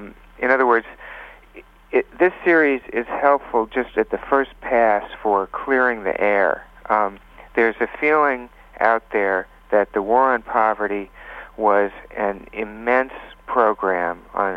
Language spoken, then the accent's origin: English; the South, United States; Yes, it is relevant because you know, I grew up in the South